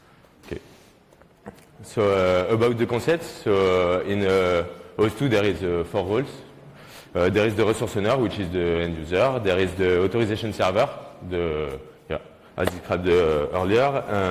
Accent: France; accent: French; English is a second language; So first of all, I'm really sorry for my French accent. I will do my best.

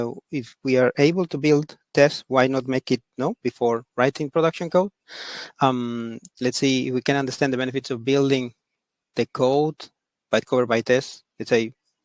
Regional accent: Barcelona, Catalonia, Spain; I'm from Barcelona.

